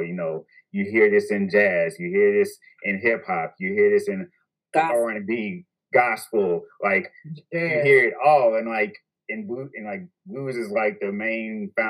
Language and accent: English; Mississippi, United States; Well, not here, but like I'm from Mississippi.